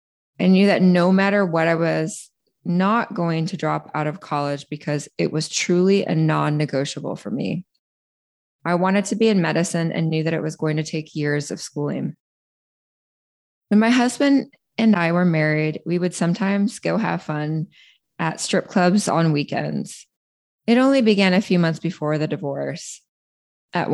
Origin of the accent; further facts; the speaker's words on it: Washington, United States; In 1976, I was born in Washington State. My mother was only 15 at the time, and thank God I had the most amazing grandparents who helped raise me.